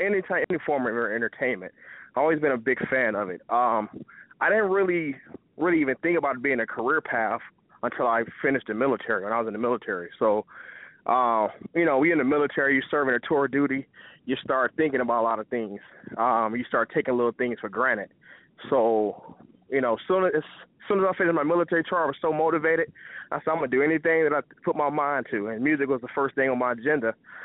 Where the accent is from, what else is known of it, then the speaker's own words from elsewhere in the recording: Detroit, Michigan, United States; moved away as an adult; now in Los Angeles, United States; I come from Detroit. There's very talented people over there, but it's very, very hard to break into the scene. So I pretty much came out to California